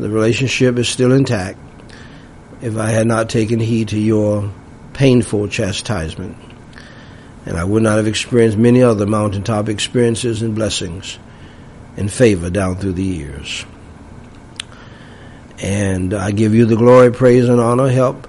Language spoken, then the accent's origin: English; James City, United States; also born or lived in New York / Florida; the dirt roads of James City for most of my young life, even though I was born in New York, partly raised a little bit in Florida. They were dirt roads too. I was born in New York, but I'm really just a country boy.